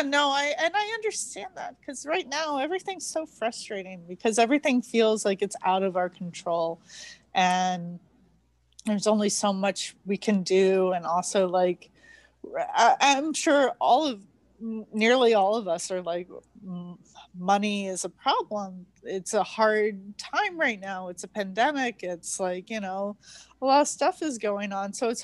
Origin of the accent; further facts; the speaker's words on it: Orlando, Florida, United States; also born or lived in New York; now in Connecticut, United States; I'm originally from Orlando, Florida. We didn't have that. So seeing seasons, I've been up here in the north now I can just say the north, because like was living in New York for about 10 years and now I'm living in Connecticut.